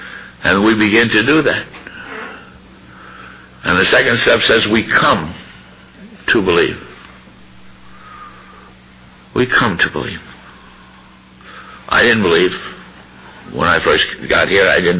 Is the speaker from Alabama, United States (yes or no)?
no; New York City, New York, United States; I mentioned this last time. I'm from New York City. We're cynical there.